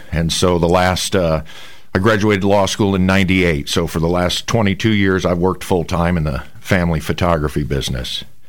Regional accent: Council Bluffs, Iowa, United States; Yes, I'm currently 47 years old. I grew up in the Council Bluffs area, been a lifelong resident of Pottawatomie County, graduated from St. Albert High School

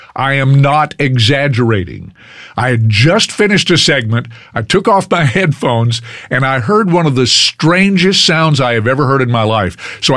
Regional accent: Fort Worth, Texas, United States; I'm not a native Houstonian, but I am a native Texan. I was born and reared in Fort Worth.

